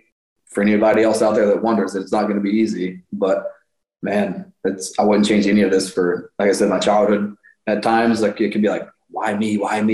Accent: Toronto, Ontario, Canada; My hometown? Come on. You're going to my hometown?

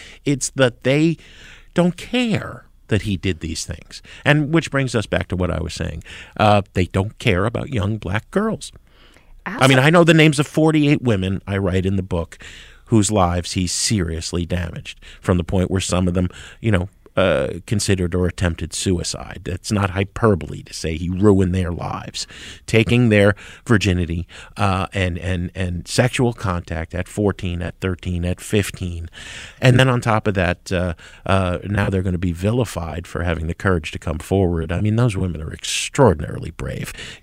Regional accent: Jersey City, New Jersey, United States; now in New York, United States; I grew up in Jersey City. I go to school at NYU, but I've been here since 90, 91, and I love this city.

